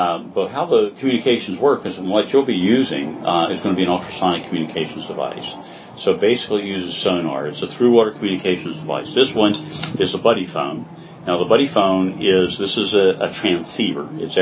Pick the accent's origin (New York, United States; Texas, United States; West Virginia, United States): West Virginia, United States; In West Virginia.